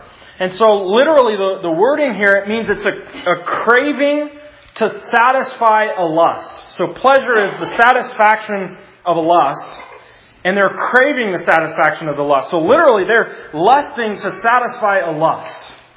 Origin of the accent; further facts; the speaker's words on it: Utah, United States; Growing up in Utah